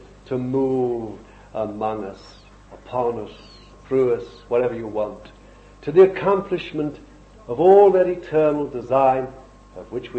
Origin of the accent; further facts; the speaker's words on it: London, United Kingdom; born there; I was born in London, a real, you know.